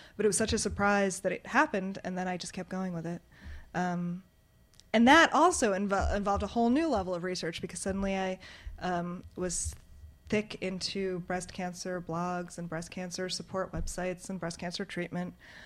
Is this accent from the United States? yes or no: yes; New York, United States; teenagers who grew up very close to where I grew up in the New York suburbs